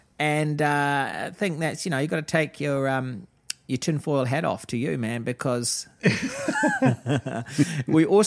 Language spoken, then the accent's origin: English; New Zealand; as a New Zealander